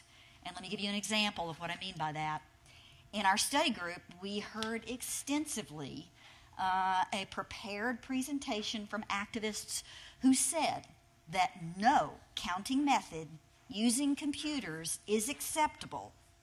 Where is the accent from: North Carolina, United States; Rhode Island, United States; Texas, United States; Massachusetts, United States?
Texas, United States; Austin; Well, did I mention how proud I am to be from Austin, Texas? I'm an Austinite